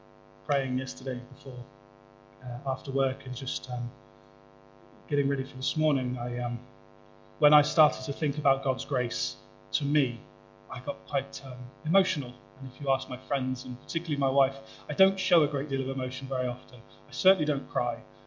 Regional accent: England, United Kingdom; now in Cardiff, United Kingdom; So I'm informed as an Englishman.

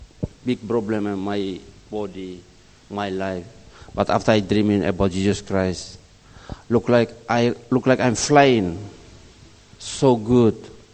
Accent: Timor-Leste; English is a second language; One day I go to my country, I can go to tell everybody, whole East Timor, I'm from East Timor, whole East Timor

